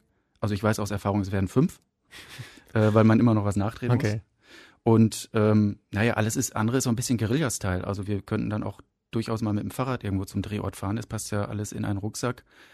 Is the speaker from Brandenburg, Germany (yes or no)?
no; Münster, North Rhine-Westphalia, Germany; Bin vor einigen Jahren auch wieder zurück in meine Heimatstadt gekehrt, also nach Münster. Weil ich mich hier einfach langfristig wohler fühle.